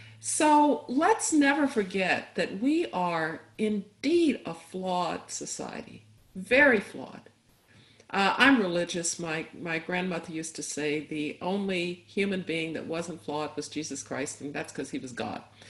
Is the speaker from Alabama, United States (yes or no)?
yes; Birmingham, Alabama, United States; I was growing up in Birmingham when there were the protests in Kelly Ingram Park and Bull Connor and his police dogs